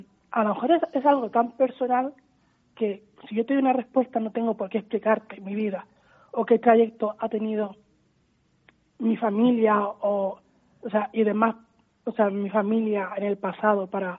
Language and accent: Spanish; Almería, Andalusia, Spain; cuando me preguntan de dónde eres y te digo de Almería.